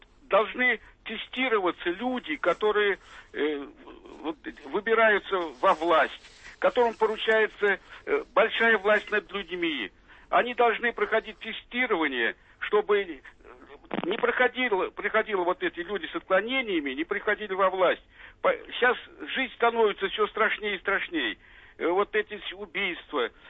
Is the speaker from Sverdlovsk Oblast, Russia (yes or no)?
no; Moscow, Russia; Я москвич … пенсионер.